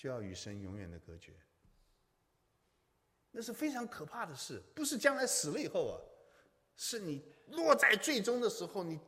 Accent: China; 我们中国人因为受到佛教影响很大，我们一天到晚想什么？功德，对不对啊？

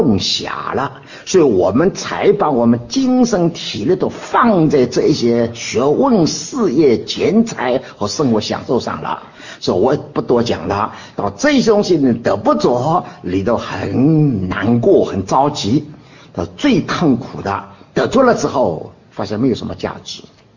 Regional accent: China; 那我中国人呢，都是很注重福的

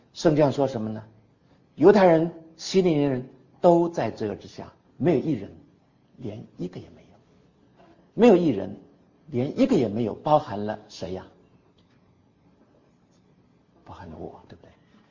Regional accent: China; 而这个律法的角度来切入谈神的救恩，对我们中国人来说好像不太实际

